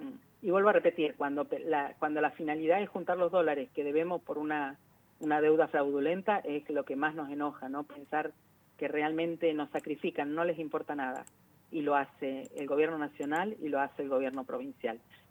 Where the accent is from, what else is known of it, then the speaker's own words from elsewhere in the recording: Neuquén, Argentina; now in Río Negro, Argentina; Yo soy neuquina de nacimiento, he adoptado la vida en Río Negro, pero yo soy neuquina